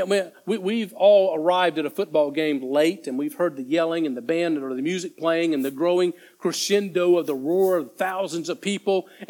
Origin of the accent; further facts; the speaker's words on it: United States; I'm from the States, and we've got some big churches over there, and the church that I'm from originally